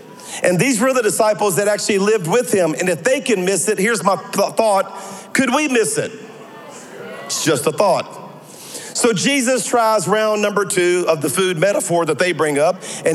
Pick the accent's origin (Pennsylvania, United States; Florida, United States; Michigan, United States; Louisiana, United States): Louisiana, United States; I'm a Cajun from South Louisiana.